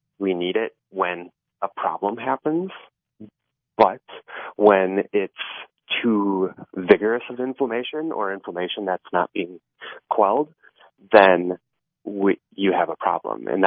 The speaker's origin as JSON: {"language": "English", "region": "Midwest", "country": "United States", "said": "I'm from the Midwest, so I talk about silos when I talk about this all the time"}